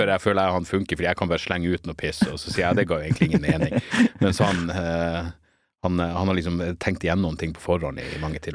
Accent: Narvik, Nordland, Norway; Jeg var jo oppe i Narvik, der jeg er ifra

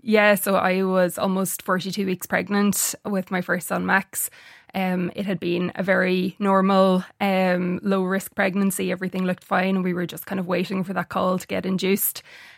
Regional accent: Ulster, Ireland; I'm from Donegal, so wake culture is quite a, you know, prevalent thing.

